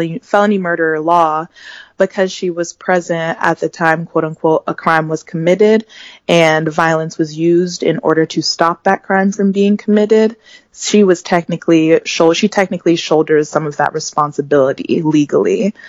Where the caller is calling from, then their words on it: Columbus, Ohio, United States; I'm calling from Columbus, Ohio